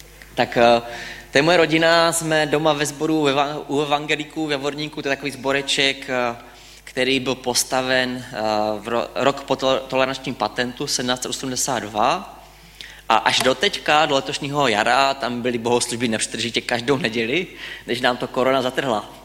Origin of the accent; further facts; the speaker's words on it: Hrubá Vrbka, South Moravian Region, Czechia; A já pocházím z Hrubé Vrbky, to je taková dědinka, 600 obyvatel, musíte na konec světa a za kostelem odbočit doprava.